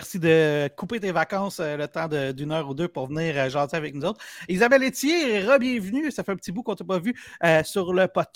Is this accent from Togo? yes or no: no; Saint-Sauveur, Quebec, Canada; je disais, j'ai grandi à Saint-Sauveur.